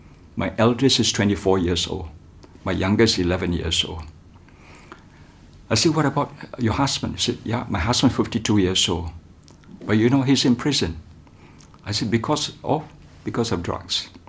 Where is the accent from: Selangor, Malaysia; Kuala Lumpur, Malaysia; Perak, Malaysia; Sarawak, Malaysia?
Kuala Lumpur, Malaysia; I'm a pastor from Kuala Lumpur.